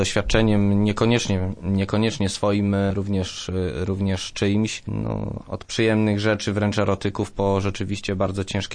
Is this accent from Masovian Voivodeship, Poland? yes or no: no; Głogów, Lower Silesian Voivodeship, Poland; Ja pochodzę z Głogowa, nie wyobrażam sobie, żeby nie zaprezentować się